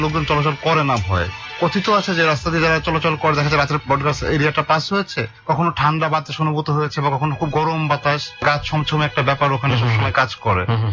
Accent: Khulna, Khulna Division, Bangladesh; আমার গ্রামের বাড়ি খুলনাতে

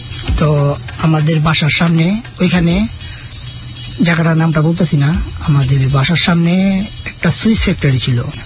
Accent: Dhaka, Dhaka Division, Bangladesh; তো আমার বেড়ে ওঠা হচ্ছে ঢাকাতে যাত্রাবাড়িতে।

